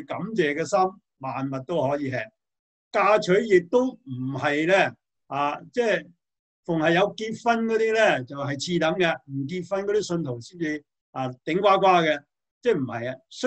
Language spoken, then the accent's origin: Cantonese; China; 我哋中國人咧有啲所謂丐幫啊苦行僧啊